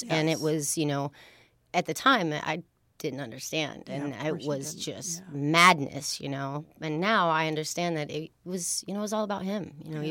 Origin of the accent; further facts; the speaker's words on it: Texas, United States; born and raised in Texas, just grew up, you know, Hamby Church of Christ and very Southern Baptist ways.